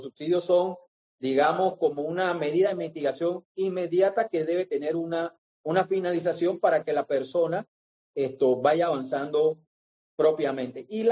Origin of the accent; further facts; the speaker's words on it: Panama; Nosotros como panameños solamente nos enfocamos en el mercado local, que es muy pequeño.